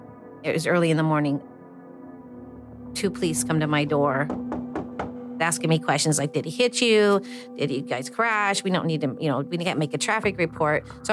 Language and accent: English; Indianapolis, Indiana, United States; I have relatives in Elkhart, but I grew up in Indianapolis.